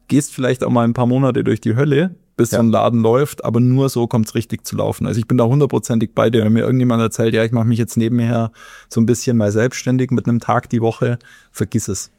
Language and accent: German; Bavaria, Germany; Das muss ich als Bayer auch sagen.